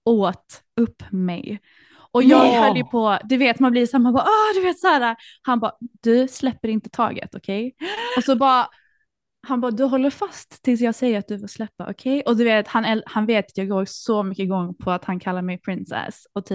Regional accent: Malmö, Skåne, Sweden; Jag är också från Malmö!

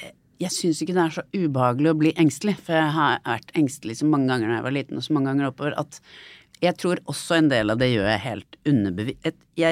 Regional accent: Haslum, Akershus, Norway; Altså, jeg vokste opp på Haslum, som var veldig sånn... sosialdemokratisk, like sånne kasser man bodde I sånne rekkehus bortover. Ganske beskyttet, men litt sånn... Øvre middelklasse, men akademikere som snobbet nedover, på en måte.

